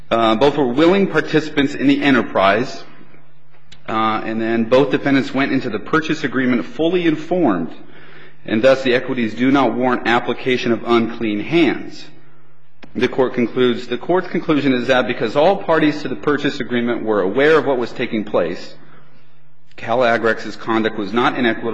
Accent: Utah, United States; He's from Idaho. I'm from Utah, so I wouldn't want him to pull me down.

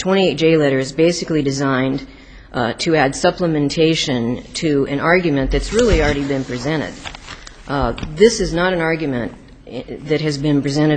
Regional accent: Phoenix, Arizona, United States; I'm an attorney from Phoenix, Arizona.

